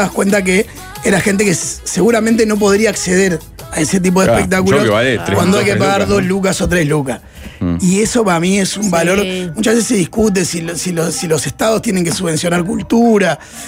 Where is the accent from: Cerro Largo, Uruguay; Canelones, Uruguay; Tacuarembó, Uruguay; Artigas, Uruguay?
Canelones, Uruguay; Yo soy de Canelones, yo salí de acá.